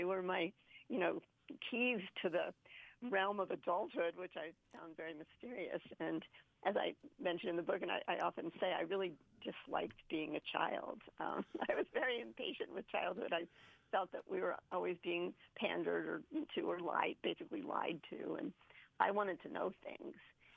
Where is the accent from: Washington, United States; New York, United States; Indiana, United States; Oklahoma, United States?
New York, United States; Poughkeepsie; I grew up in Poughkeepsie, New York, which is a small river city, and it had one main library.